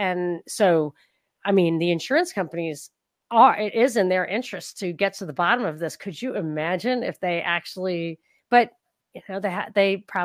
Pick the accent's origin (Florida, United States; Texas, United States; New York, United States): New York, United States; Yeah, I'm from Rockland County, and I think that's where like